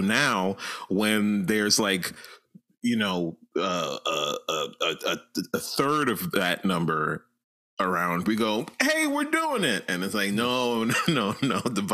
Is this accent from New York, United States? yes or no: yes; New York, United States; It reminds me of I grew up in New York as well, and I think I was in elementary school